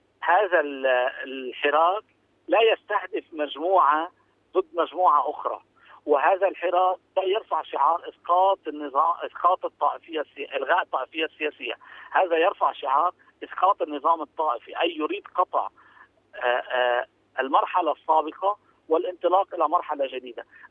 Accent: Lebanon; علينا كلبنانيين إجراء تعديلات جوهرية

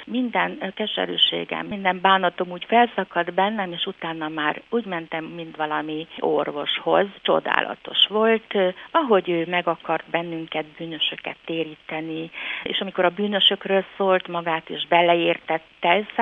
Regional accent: Miercurea Ciuc, Harghita, Romania; Én Csíkszeredában születtem, nagyon buzgó katolikus családból.

